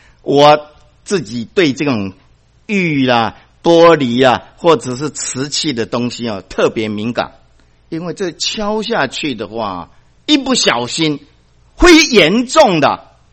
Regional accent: Taiwan; 因为我从台湾来，我只能够啊用台湾来形容，我不晓得别的地方了。

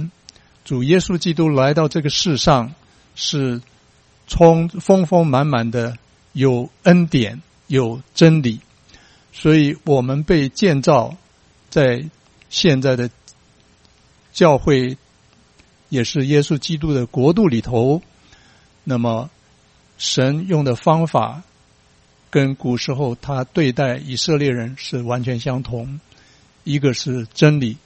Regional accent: China; 所以当我们中国人，如果你旅游到中东去看到这个叶子的时候，你不会说它是无花果，你会说它是桑树。

